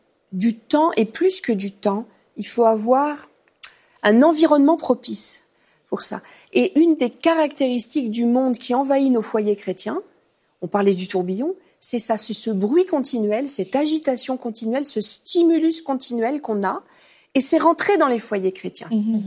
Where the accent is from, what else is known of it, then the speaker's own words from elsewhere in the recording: France; Nous, on est des Latins, hein. On est des Français, on est des Latins.